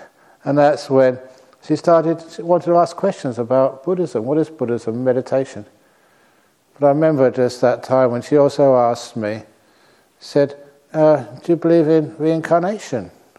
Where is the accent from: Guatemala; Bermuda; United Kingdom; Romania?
United Kingdom; London; I grew up in London and just use them all the time.